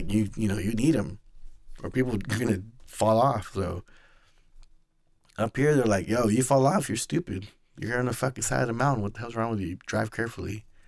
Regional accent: Houston, Texas, United States; You know, I'm from Houston. Why the fuck is there dirt roads?

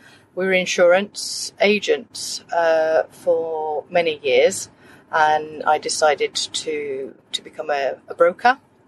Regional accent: Sutton Coldfield, West Midlands, United Kingdom; born there; originally from the UK, from Birmingham.

